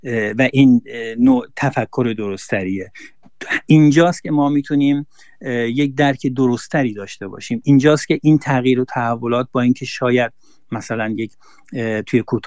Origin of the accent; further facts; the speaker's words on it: Iran; now in Sweden; ما نمیتونیم بگیم که بله ما مهاجریم، ما ایرانی هستیم، اصلا سوئد به ما چه ارتباطی داره.